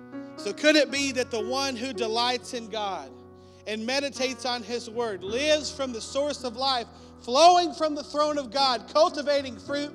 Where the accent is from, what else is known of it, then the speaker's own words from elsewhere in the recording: United States; Now, I grew up near the Canadian River.